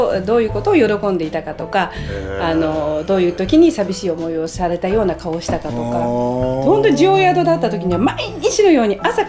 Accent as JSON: {"language": "Japanese", "region": "Fukushima", "country": "Japan", "said": "実は私の実家が福島にありまして、"}